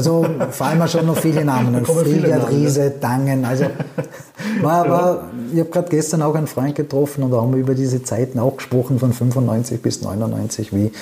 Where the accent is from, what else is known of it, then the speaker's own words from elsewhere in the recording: Vorarlberg, Austria; born there; now in Upper Austria, Austria; Es ist nicht vollkommen gelöscht, aber es ist schwierig, wenn man in Oberösterreich ist, dass man den Dialekt wieder reinbekommt.